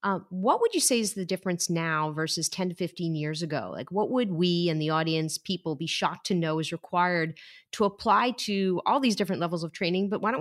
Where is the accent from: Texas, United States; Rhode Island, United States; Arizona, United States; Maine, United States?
Rhode Island, United States; So we are from Rhode Island, not Long Island.